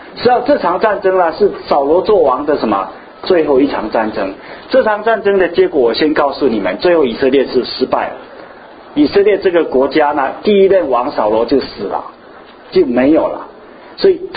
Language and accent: Chinese; China; 但是我知道很多我们中国人呢、啊，实际上在前世代我们都撒谎了